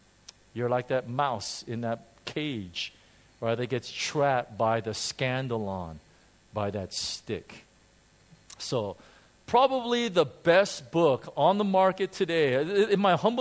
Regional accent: United States; now in Hong Kong; So I know we live in Hong Kong, but we wash our cars. Because I'm American, I'm so used to washing cars

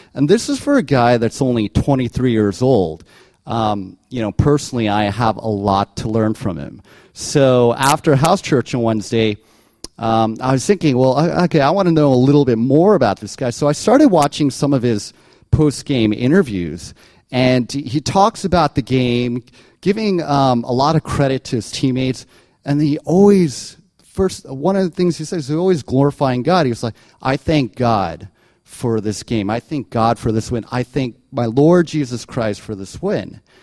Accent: New York, United States; So I grew up in New York, and anybody from New York that's a Knicks fan

